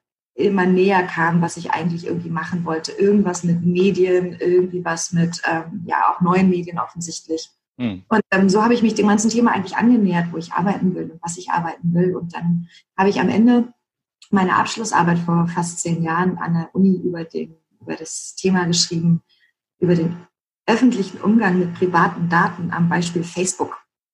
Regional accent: Berlin, Germany; accent: Berlin; Tatsächlich komme ich ja nun auch aus Berlin und kann auch durchaus Berliner, ne?

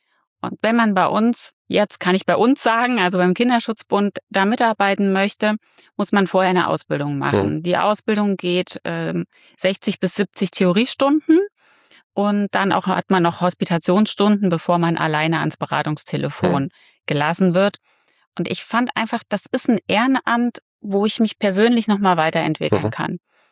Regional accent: Thuringia, Germany; moved away as an adult; now in Fulda, Germany; ich bin in Thüringen geboren und aufgewachsen und bin 2023 durch die Arbeit hier nach Fulda gekommen. 2003, so lange schon, 2003 nach Fulda gekommen und durch Tegut.

